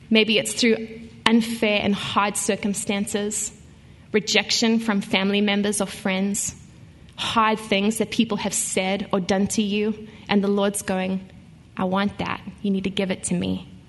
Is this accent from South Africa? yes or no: yes; South Africa; now in Nashville, United States; I grew up in South Africa, and so the California-type weather is totally what I grew up with.